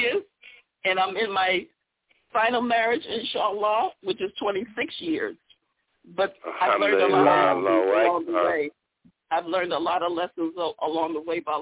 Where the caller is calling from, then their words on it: Virginia, United States; I'm calling you from Virginia.